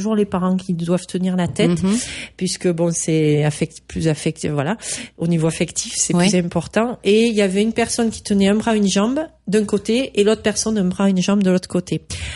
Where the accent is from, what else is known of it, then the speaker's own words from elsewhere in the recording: Nouvelle-Aquitaine, France; Que je suis du Lot-et-Garonne. J'ai beaucoup vécu dans le Lot-et-Garonne dans ma vie.